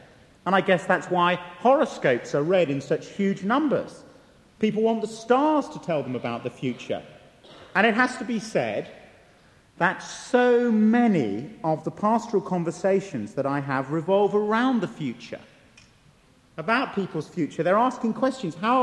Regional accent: Basingstoke, South East England, United Kingdom; I come from Basingstoke.

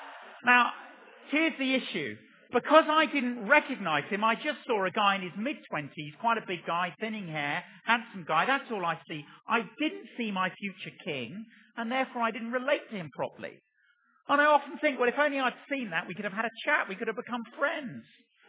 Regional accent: England, United Kingdom; but I'm English, so I said nothing.

